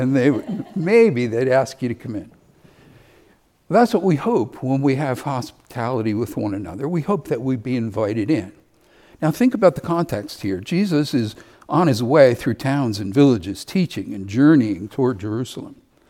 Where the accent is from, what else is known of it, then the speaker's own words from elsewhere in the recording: Ireland; And Dr. Packer, who is British, and I'm Irish, and the High King is Irish from the ancient five kingdoms.